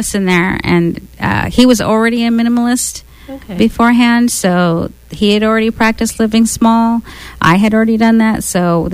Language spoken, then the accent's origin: English; Chico, California, United States; I am from Chico.